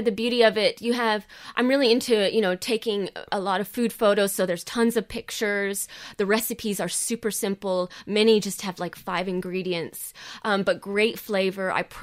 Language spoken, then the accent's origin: English; the South, United States; I'm an American from the South. We pronounce every syllable of the words, you know.